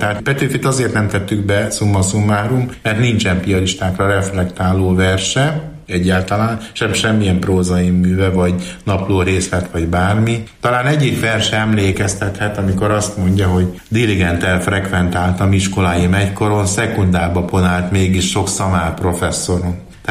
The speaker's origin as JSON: {"language": "Hungarian", "town": "Gyöngyös", "region": "Heves", "country": "Hungary", "tie": "born there", "said": "Hát meg én, mert én Gyöngyösen születtem"}